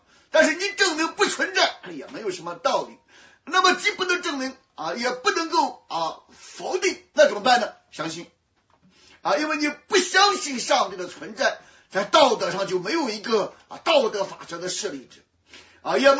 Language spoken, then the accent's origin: Chinese; China; 那是整个的我们中国人讲的三观啊，人生观、价值观啊、世界观啊